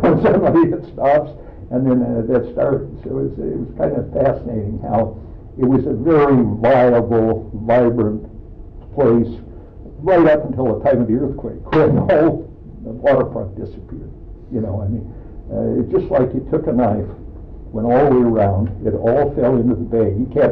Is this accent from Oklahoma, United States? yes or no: no; Seward, Alaska, United States; No, I grew up in Seward, and actually lived there the whole time